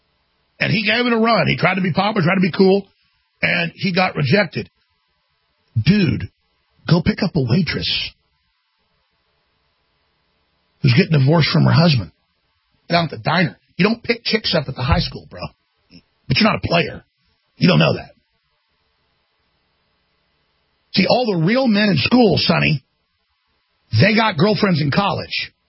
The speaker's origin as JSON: {"language": "English", "town": "Dallas", "region": "Texas", "country": "United States", "tie": "born or raised there", "said": "And I grew up in Dallas, man. I have a lot of black friends."}